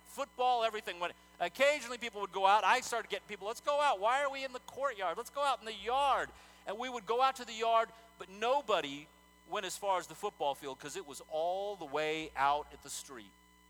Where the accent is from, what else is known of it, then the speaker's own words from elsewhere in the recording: El Paso, Texas, United States; When I was growing up in El Paso, Texas, I went to Scottsdale Elementary first, and then later on to Eastwood Heights Elementary.